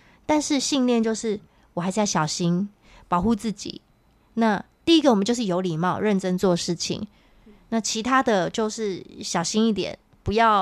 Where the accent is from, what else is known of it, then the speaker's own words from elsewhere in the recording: Hsinchu, Hsinchu County, Taiwan; moved away as an adult; 而且我是新竹人，我到台北念大学，那我一个人单打独斗